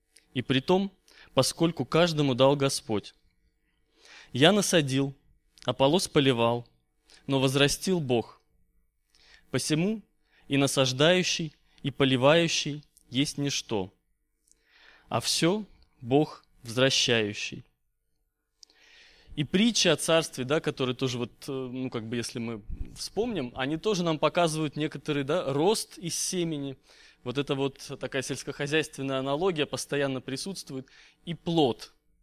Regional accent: Kazakhstan; moved away; я сам вырос в Казахстане, и у нас там как-то с деревьями было туго, все до степи, степь кругом.

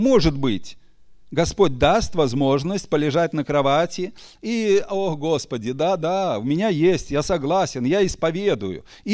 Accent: Belarus; я не могу сказать, что, вы знаете, я белорус, поэтому у меня такой характер.

